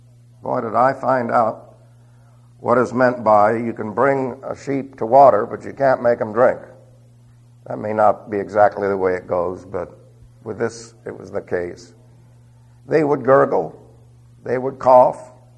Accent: New York City, New York, United States; also born or lived in Utah; Now, I'm sure you know that I was raised in New York City, and there's not a lot of sheep on the hoof there, you know.

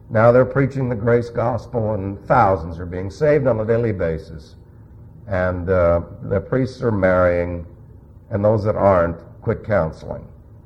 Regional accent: New York City, New York, United States; I was raised in New York City. That's tough.

